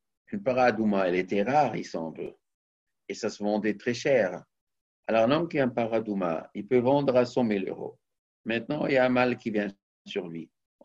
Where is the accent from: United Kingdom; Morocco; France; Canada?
Morocco; chez nous au Maroc, on avait la coutume